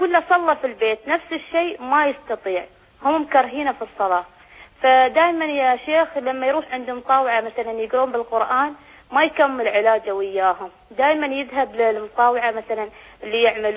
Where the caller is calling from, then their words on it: Sharjah, United Arab Emirates; أنا من الشارقة.